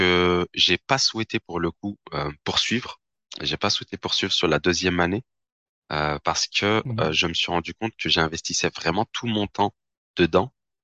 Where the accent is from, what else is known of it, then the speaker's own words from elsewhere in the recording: Lyon, Auvergne-Rhône-Alpes, France; je suis de Lyon, j'ai grandi à Lyon, hein. J'ai grandi dans le quartier Mermoz